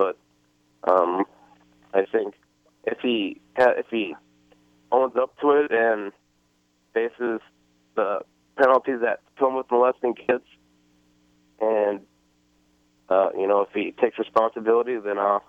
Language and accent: English; Bismarck, North Dakota, United States; from Bismarck, North Dakota.